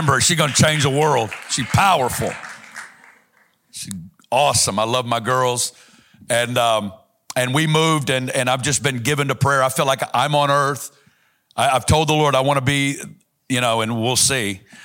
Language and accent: English; Arkansas, United States; I'm from Northwest Arkansas, a little town of 3,000.